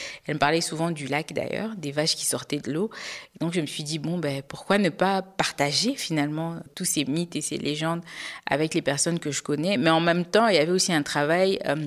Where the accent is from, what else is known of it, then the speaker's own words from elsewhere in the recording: Bukavu, South Kivu, DR Congo; moved away as an adult; also born or lived in Kinshasa; now in Belgium; une région dont je suis originaire, donc la région du Sud Kivu, à Bukavu. J'ai grandi et j'ai fait mes études jusqu'à un certain âge avant d'aller à Kinshasa dans la capitale.